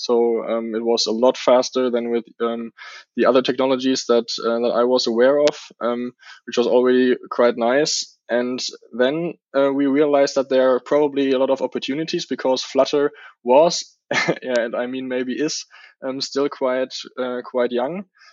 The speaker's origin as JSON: {"language": "English", "country": "Germany", "said": "I'm from Germany."}